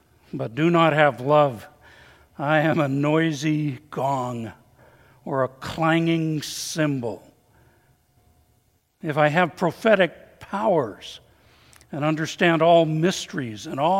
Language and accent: English; Salt Lake City, Utah, United States; When I was still a youngster growing up in Salt Lake City, I remember how pleased I was when my parents gave me a transistor radio for my birthday.